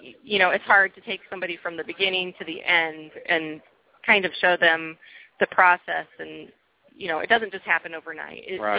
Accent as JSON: {"language": "English", "region": "Nebraska", "country": "United States", "tie": "born or raised there", "said": "I grew up showing in Nebraska, and it was a big deal back when I was a child."}